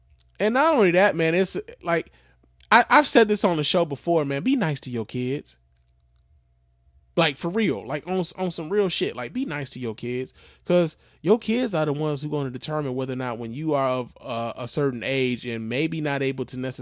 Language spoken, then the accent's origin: English; Chicago, Illinois, United States; Of course, you guys know I'm from Chicago. Chicago is home for me.